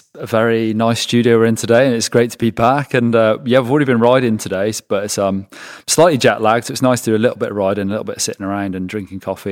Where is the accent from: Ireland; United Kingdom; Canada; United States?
United Kingdom; West Midlands; I grew up in Shropshire in England, which is fairly rural